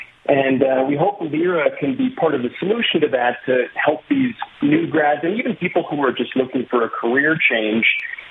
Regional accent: North Battleford, Saskatchewan, Canada; moved away as an adult; now in San Francisco, United States; I'm very proud to be from Saskatchewan. I grew up in North Battleford in Prince Albert, went to Carleton High School, and shortly after I graduated from university, I took the move down to San Francisco

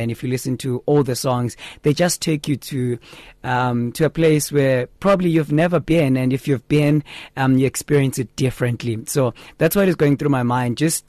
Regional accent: Katlehong, Gauteng, South Africa; I am from Katlehong in the East Rand. That's where I was born and raised.

